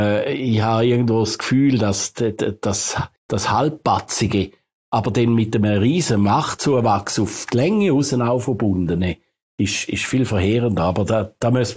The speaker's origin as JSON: {"language": "German", "region": "St. Gallen", "country": "Switzerland", "tie": "born or raised there", "said": "früher, wo ich aufgewachsen bin, haben wir in St. Gallen noch drei Zeitungen gehabt"}